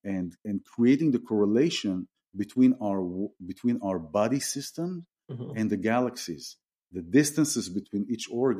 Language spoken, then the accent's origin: English; Tel Aviv, Tel Aviv District, Israel; And I come from Israel. I come from a big town in a small country. I come from Tel Aviv and in Israel.